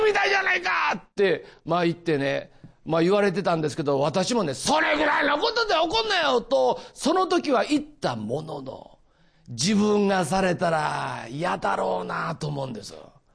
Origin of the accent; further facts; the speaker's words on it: Osaka, Japan; 私はですね、実は大阪から来ました。実はって言わなくてもね、もう言葉で大体わかる、大阪のね東住吉というね、まあ庶民の町で育ったんです。二軒長屋で育ったんですよ。